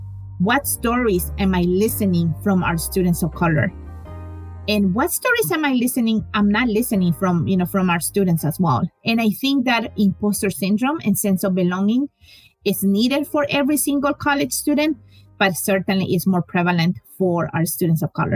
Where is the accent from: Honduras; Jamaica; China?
Honduras; Choluteca; now in United States; So I was born in Choluteca, Honduras. We don't really hear much of the Central American immigration, but I came with my family to the U.S. in 1996, and I was 20 years old.